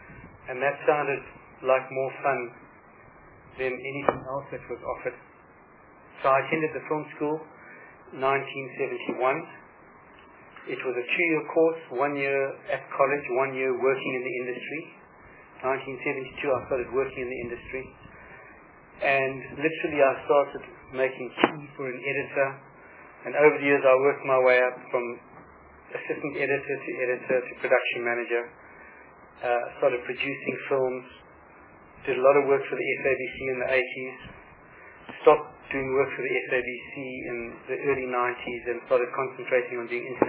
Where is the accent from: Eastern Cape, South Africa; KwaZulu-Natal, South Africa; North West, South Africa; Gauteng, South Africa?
KwaZulu-Natal, South Africa; Richmond; also born or lived in Durban; I was born in Addington Hospital in Durban. I grew up in a little town called Richmond, and near Indaleni Township. And I went to primary school in Richmond, and I went to Hilton College for high school.